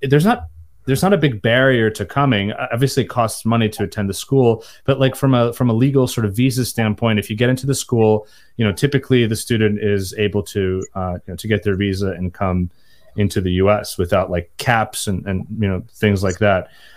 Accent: New York City, New York, United States; also born or lived in Ukraine; I grew up in the US. I was born in Ukraine, but I came here when I was two. So really my memories are from the US. I take for granted that, you know, especially New York City where I grew up

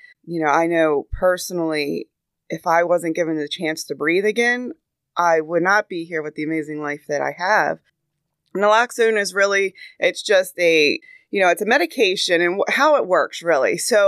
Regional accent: Maryland, United States; I was born and raised in Cecil County.

